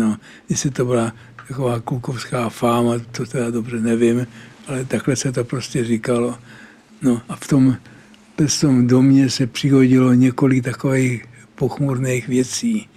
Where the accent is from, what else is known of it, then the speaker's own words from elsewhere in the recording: Prague, Czechia; born there; Já jsem se narodil v Benátské ulici, to je v Podskalí, a tam jsme bydleli asi 4 roky v takovém pochmurném domě.